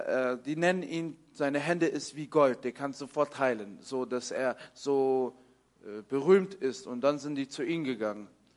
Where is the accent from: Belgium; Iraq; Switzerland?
Iraq; Sulaymaniyah, Sulaymaniyah Governorate; Das ist Sulaimani, wo ich geboren bin, meine Heimatstadt.